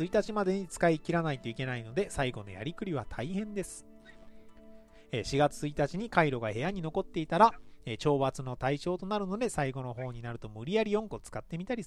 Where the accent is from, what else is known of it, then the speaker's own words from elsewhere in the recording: Yokohama, Kanagawa, Japan; also born or lived in Ireland / Minamiuonuma; now in Nara, Japan; 北海道よりも北に位置するアイルランドで生まれ、初等期と、学位を取得して、以前横浜で過ごし、中等期を新潟の豪雪地帯である南魚沼で過ごし、現在奈良で過ごす私にとっては